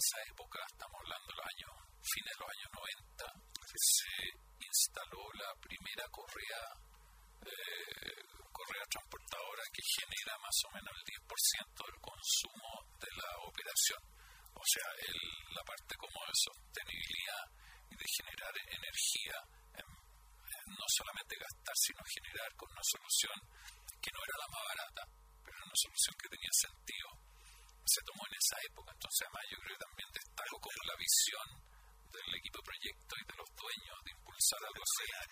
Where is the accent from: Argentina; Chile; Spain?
Chile; Y la forma de cómo mirar la minería nosotros, o sea, como chilenos, que es de un nivel, del más alto nivel.